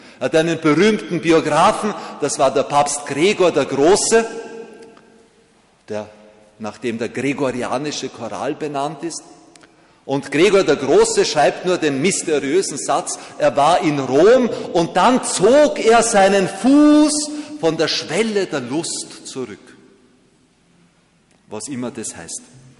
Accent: Austria; moved away; komme aus einem Land, Sie merken es ja an meiner Sprache, dass ich hier als Fremdarbeiter sein darf. Ich komme aus Österreich

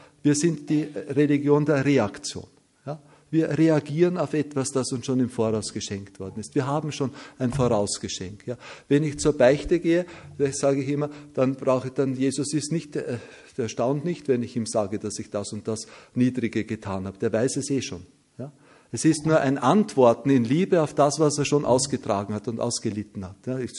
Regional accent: Austria; mir als Österreicher fällt das leicht, vielleicht auch deshalb, weil ich an einem Faschingssonntag geboren bin. Also ich finde das katholisch sein auch so überhaupt nicht anstrengend

